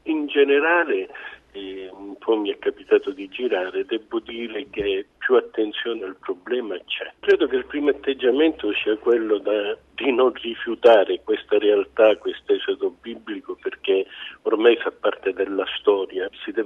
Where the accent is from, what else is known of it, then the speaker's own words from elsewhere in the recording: Agrigento, Sicily, Italy; nella mia terra succedono queste cose. Sono agrigentino